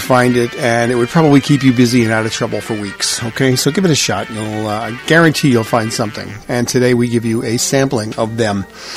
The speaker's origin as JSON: {"language": "English", "town": "Duluth", "region": "Minnesota", "country": "United States", "tie": "born or raised there", "said": "Duluth, my hometown. I've been there. It's a very beautiful town. It's a very weird place. It's built on the side of a hill."}